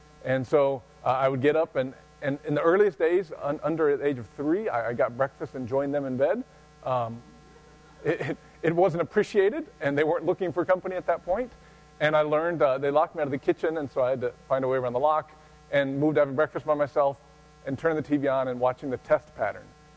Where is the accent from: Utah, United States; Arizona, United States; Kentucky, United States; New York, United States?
Arizona, United States; And I grew up in Arizona, so surprise, surprise, the drum set never was loud inside the house.